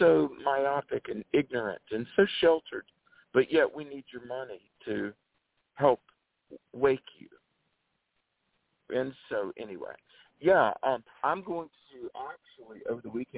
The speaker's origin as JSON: {"language": "English", "town": "Greensboro", "region": "North Carolina", "country": "United States", "tie": "born or raised there", "said": "I'll never forget, in my hometown paper of Greensboro, North Carolina, there was a female Unitarian minister."}